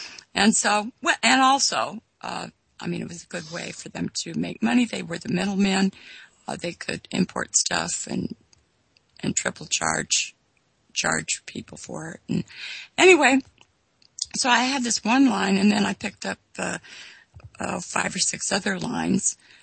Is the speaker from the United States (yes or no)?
yes; Sacramento, California, United States; Oh, no. I grew up in California.